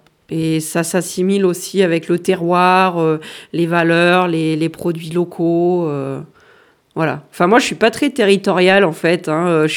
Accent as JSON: {"language": "French", "town": "Alboussière", "region": "Auvergne-Rhône-Alpes", "country": "France", "also_born_or_lived": "Isère", "said": "j'ai 38 ans, je suis originaire d'Alboussière. J'ai vécu 10 années dans l'Isère"}